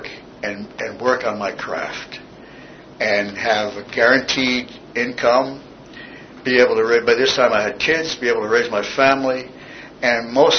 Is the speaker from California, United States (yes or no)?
no; Mount Kisco, New York, United States; So I went back to my hometown, Mount Kisco, and to be with my family.